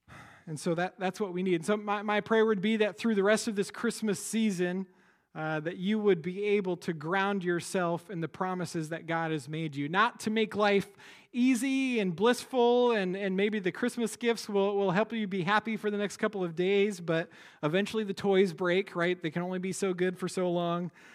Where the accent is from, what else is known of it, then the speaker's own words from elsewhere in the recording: Iowa, United States; now in New Jersey, United States; Like, I'm from Iowa, and so I'm kind of used to that.